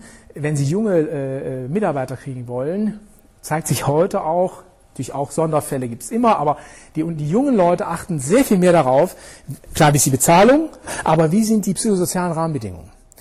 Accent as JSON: {"language": "German", "region": "North Rhine-Westphalia", "country": "Germany", "said": "ich komme aus Ostwestfalen"}